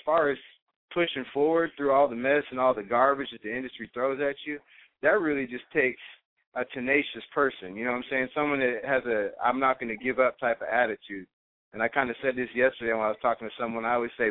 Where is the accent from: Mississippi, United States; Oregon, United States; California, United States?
Oregon, United States; Portland; You know, I'm from Portland, Oregon, and I seek her out.